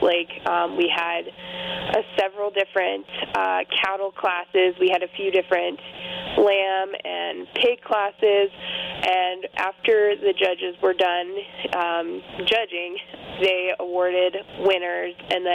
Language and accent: English; Nebraska-Wyoming area, United States; I came from the Nebraska-Wyoming area.